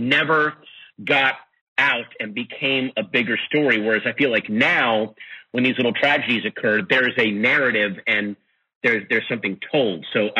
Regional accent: Sterling, Virginia, United States; I grew up in Sterling, Virginia. I read up on Sterling, Virginia.

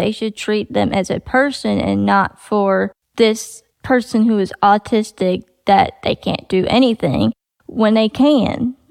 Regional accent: the South, United States; accent: country; Yes, because when I sing, my country accent tends to come out a lot.

